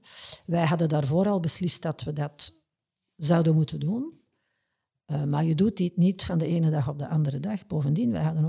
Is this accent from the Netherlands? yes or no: no; Flanders, Belgium; Wij zijn Vlamingen, we zijn wat te bescheiden